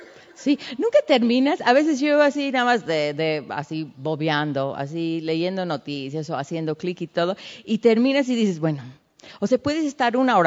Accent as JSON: {"language": "Spanish", "town": "Tehuacán", "region": "Puebla", "country": "Mexico", "tie": "born or raised there", "said": "yo en el rancho donde crecimos aquí en Tehuacán, eran las señoras así con sus, que ellas tejían sus chalequitos"}